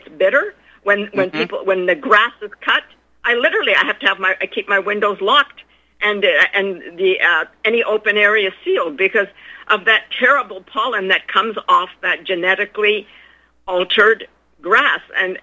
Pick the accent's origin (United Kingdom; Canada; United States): Canada; And I, as a Canadian, have to acknowledge him as the King of Canada?